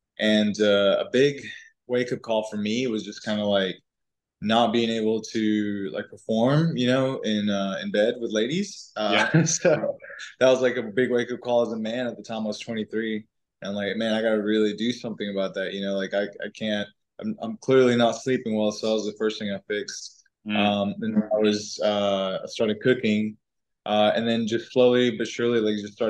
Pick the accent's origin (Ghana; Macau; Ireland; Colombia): Colombia; I was born in Colombia in South America. When I was little, I was raised on a farm, and I was quite healthy. But then we moved to the city.